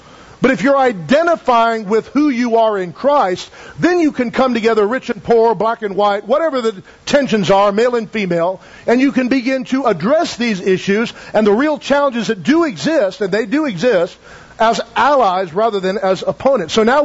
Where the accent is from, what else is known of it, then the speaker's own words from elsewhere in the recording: United States; I'm an American. I love our country.